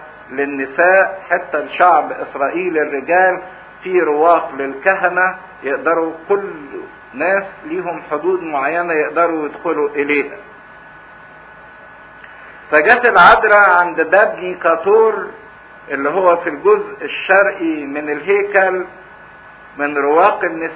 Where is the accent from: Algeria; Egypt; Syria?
Egypt; الكلمة دي موجودة عندنا كمصريين